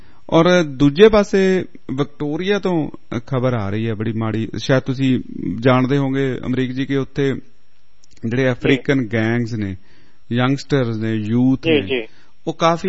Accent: Punjab, India; ਅਸੀਂ ਪੰਜਾਬ ਤੋਂ ਵੀ ਆਏ ਹਾਂ

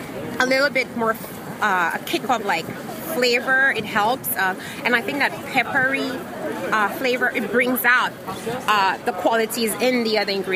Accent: St. Lucia; I am originally from the beautiful island of St. Lucia.

